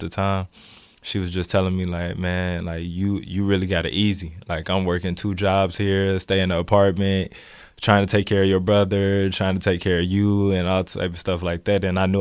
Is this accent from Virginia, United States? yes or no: no; Gary, Indiana, United States; Gary is a tough place to grow up.